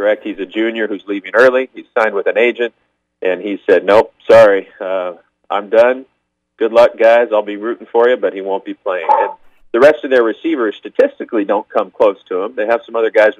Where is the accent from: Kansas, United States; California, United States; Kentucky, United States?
California, United States; Los Banos; I'm with my fellow west side of the San Joaquin Valley product, Josh Allen. He's from Fireball. I'm from Las Banas, about 30 miles away.